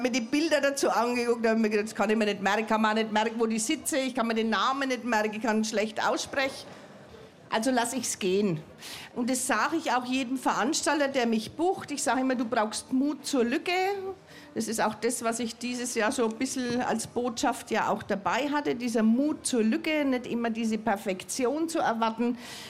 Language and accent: German; Erlabrunn, Bavaria, Germany; Erlabrunn hat wirklich, also ich sage das ganz bewusst, wir haben sehr viele Talente, auch schon immer im Fasching gehabt.